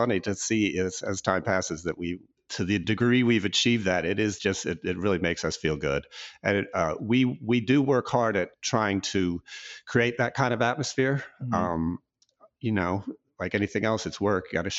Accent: Kansas City, Missouri, United States; I grew up in Kansas City area.

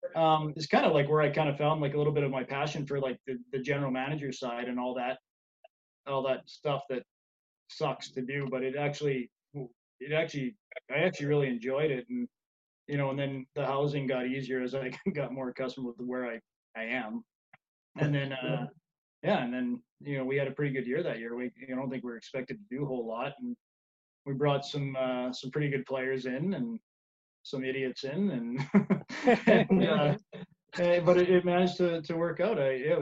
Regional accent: Sheffield, Yorkshire and the Humber, United Kingdom; I came from Sheffield

